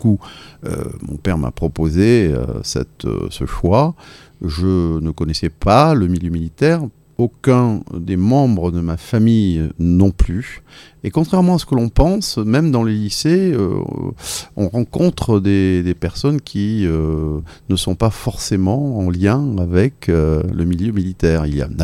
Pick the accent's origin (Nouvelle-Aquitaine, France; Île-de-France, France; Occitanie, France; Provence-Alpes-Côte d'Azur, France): Provence-Alpes-Côte d'Azur, France; Marseille; la rivière de notre enfance, c'est toute mon enfance ici, à Marseille